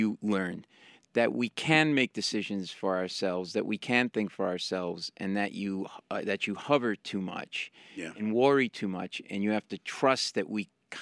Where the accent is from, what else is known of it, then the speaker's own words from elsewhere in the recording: Rhode Island, United States; when I was a kid, I was a swimmer at a boys' club, and I grew up in Rhode Island.